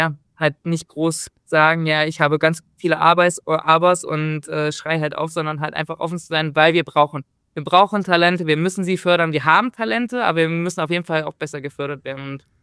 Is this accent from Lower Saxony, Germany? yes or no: no; Magdeburg, Saxony-Anhalt, Germany; Ich bin ein Magdeburger Kind.